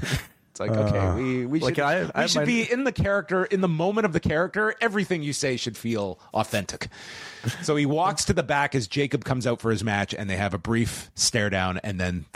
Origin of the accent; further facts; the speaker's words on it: North York, Ontario, Canada; when I grew up in North York, I had one goal.